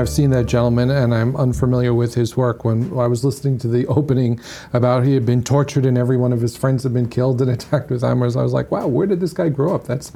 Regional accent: New York, United States; And you were talking about being a New Yorker, I am too, and I was here on 9/11 and lived through all of that.

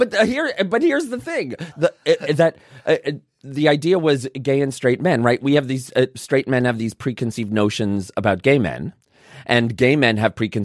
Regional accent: Brooklyn, New York, United States; I grew up in Brooklyn. In fact, my father went to the same high school as Bernie Sanders.

